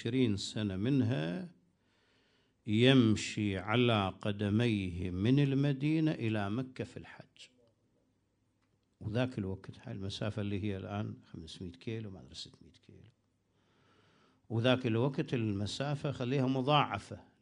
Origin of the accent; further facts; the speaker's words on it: Iraq; شوفها هناك يسمونها عندنا بالعراق ماجينة، وهنا يسمونها قرقعان